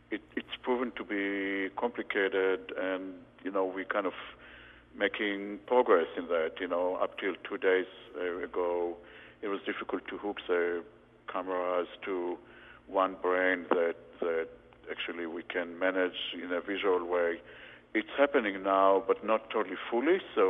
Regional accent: Israel; English is a second language; Growing up in Israel, folk dance was one of the popular pastime

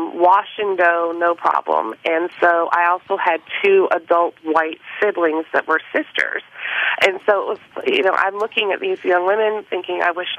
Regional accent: Hawaii, United States; I never really understood what biracial even meant prior to moving to the South. Growing up in Hawaii

